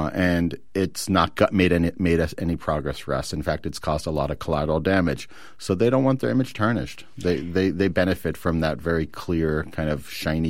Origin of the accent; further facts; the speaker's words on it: Youngstown, Ohio, United States; I grew up in Youngstown, Ohio, which was kind of, you know, one of the epicenters of the steel industry in the country.